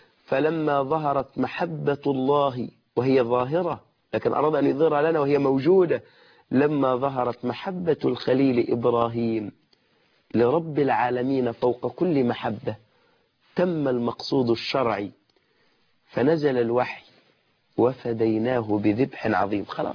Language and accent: Arabic; Egypt; انت عم كلمتنا احنا كمان كمصريين تقول انت بتدلع